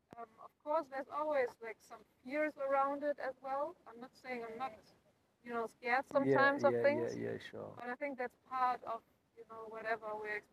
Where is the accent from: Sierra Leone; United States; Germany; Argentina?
Germany; but I'm coming from Germany to South Africa.